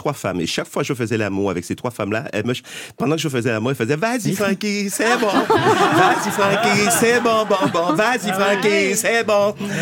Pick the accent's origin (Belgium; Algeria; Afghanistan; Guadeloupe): Guadeloupe; Je suis guadeloupéen et quand j'ai débuté en 1974